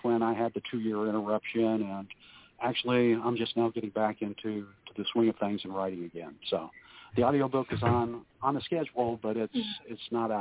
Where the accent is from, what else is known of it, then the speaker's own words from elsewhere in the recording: Rhode Island, United States; born there; I was born in Rhode Island, so the fast talking is a natural to me.